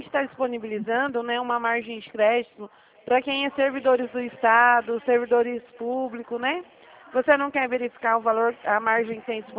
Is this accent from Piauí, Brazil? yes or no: no; Dracena, São Paulo, Brazil; É que eu sou da cidade de Dracena.